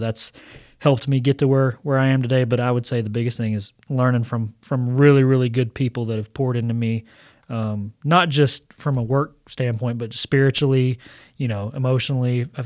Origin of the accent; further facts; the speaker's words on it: Hot Springs, Arkansas, United States; So I was born in Hot Springs, Arkansas, a town about an hour south of Little Rock. And so grew up there most of my life, went to school there in high school